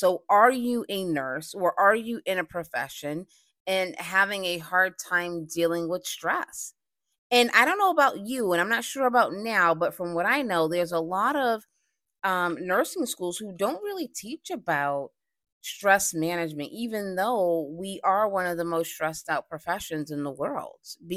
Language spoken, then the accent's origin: English; Boston, Massachusetts, United States; I recently did a stress seminar in Boston, my hometown